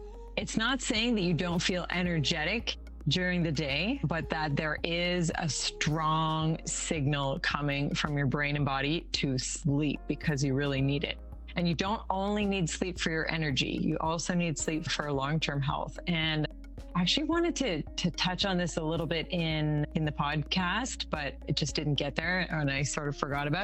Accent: Canada; okay, I grew up in Canada.

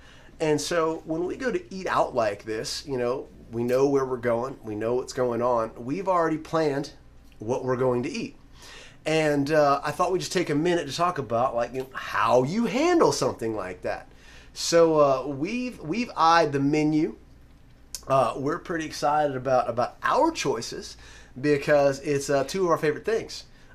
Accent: Lakeland, Florida, United States; Super pumped to be heading back to my hometown, born and raised, Lakeland, Florida, to hang out with members of the fam.

